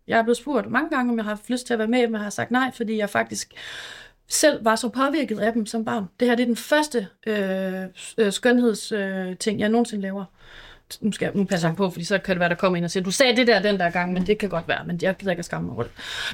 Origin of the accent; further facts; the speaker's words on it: Aalborg, North Denmark Region, Denmark; jeg er fra Aalborg, jeg sad op i Aalborg